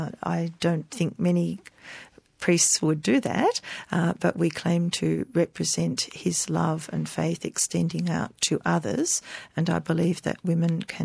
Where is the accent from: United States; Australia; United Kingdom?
Australia; Sydney, New South Wales; I grew up in Sydney and was very involved in the Interchurch Christian Fellowship